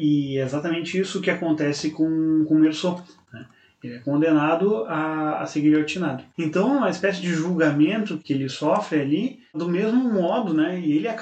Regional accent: Porto Alegre, Rio Grande do Sul, Brazil; Bom, eu e o Guilherme, nós somos de Porto Alegre, um dos lugares em que o calor é mais abrasador e terrível, eu acho, nesse Brasil.

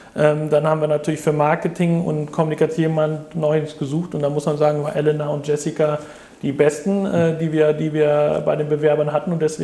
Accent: Cologne, North Rhine-Westphalia, Germany; die gerade zufällig auch in meiner Heimat in Köln sitzen, ist umso schöner.

